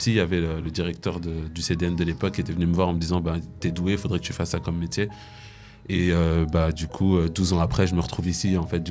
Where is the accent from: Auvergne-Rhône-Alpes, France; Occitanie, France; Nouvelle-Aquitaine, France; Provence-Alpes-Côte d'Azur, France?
Auvergne-Rhône-Alpes, France; Saint-Étienne; le Centre Dramatique National de ma ville, parce que je viens de Saint-Étienne.